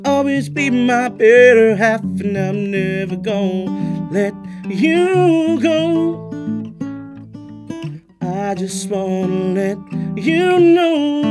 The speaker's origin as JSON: {"language": "English", "country": "Malaysia", "said": "I'm Malaysian."}